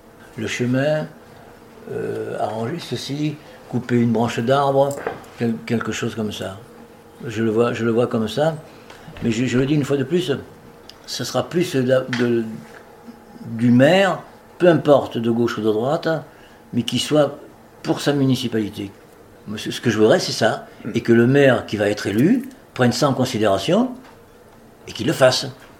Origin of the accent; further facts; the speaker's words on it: Centre-Val de Loire, France; Qui me rappelle encore une fois mon enfance en Indre-et-Loire.